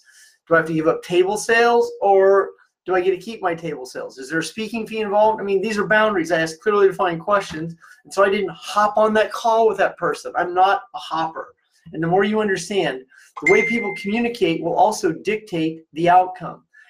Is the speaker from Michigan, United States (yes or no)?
no; Clarinda, Iowa, United States; also born or lived in Maryville, Missouri, United States; I'm a very simple, small-town boy. I'm from Clarinda, Iowa, and Maryville, Missouri. They're very close together.